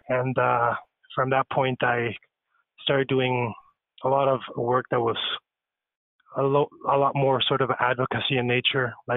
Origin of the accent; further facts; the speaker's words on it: Mexico; English is a second language; moved away as an adult; now in Canada; Yeah, I come from Mexico, and I moved to Canada around 2001.